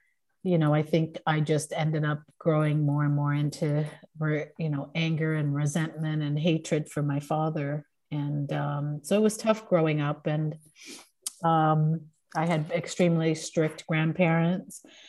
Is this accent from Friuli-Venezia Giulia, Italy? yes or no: no; Sicily, Italy; also born or lived in Toronto, Canada; I grew up in Italy, in Sicily. When I was little, I was born in Toronto, but my parents lived in Sicily